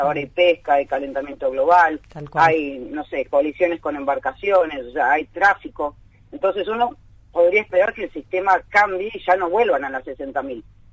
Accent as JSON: {"language": "Spanish", "region": "Buenos Aires", "country": "Argentina", "tie": "born or raised there", "said": "yo viniendo de Capital, o sea, yo nací en Buenos Aires uh-huh. y viví hasta los 10 años"}